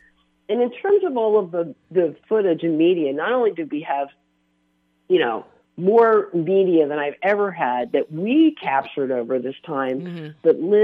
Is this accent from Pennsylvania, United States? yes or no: yes; Philadelphia, Pennsylvania, United States; But yes, I am from Philly.